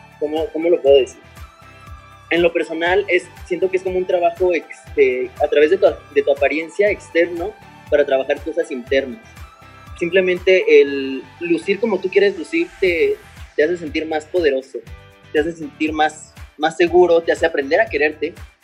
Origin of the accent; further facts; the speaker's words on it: Guadalajara, Jalisco, Mexico; la Universidad de Guadalajara, de aquí de donde soy.